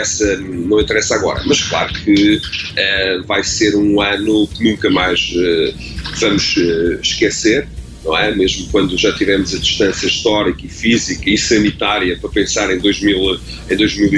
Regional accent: Portugal; Nós, como bons portugueses, fomos, ou não sei se os portugueses são assim

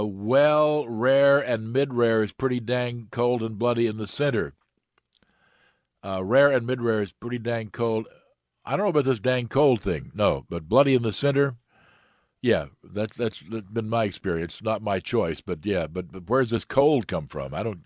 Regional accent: Cleveland, Ohio, United States; Growing up in Cleveland, I'm used to the old municipal stadium

